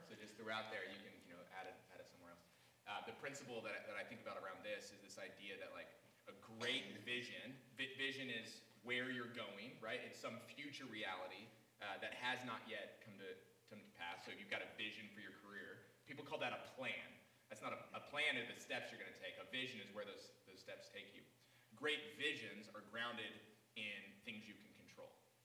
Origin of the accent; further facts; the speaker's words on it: Virginia, United States; I was from Virginia. I went to UT Knoxville, go Vols.